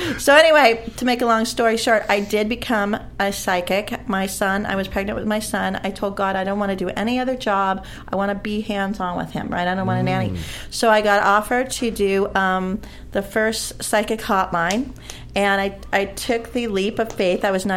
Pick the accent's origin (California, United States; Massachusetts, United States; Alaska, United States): California, United States; But when you are born and raised in California, that's inevitable.